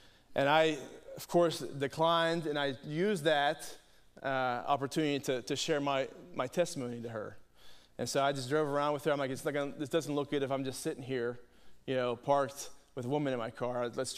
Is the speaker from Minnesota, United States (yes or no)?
no; Carnegie, Pennsylvania, United States; And this is back in my hometown of Carnegie, all right?